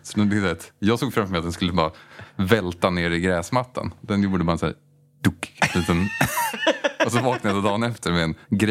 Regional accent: Djursholm, Stockholm County, Sweden; Jag växte upp i Djursholm, norr om Stockholm.

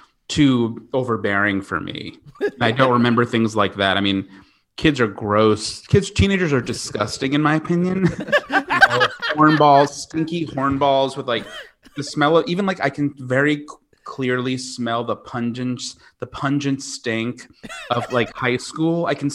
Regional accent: Smithtown, New York, United States; Directly in the center of Long Island.

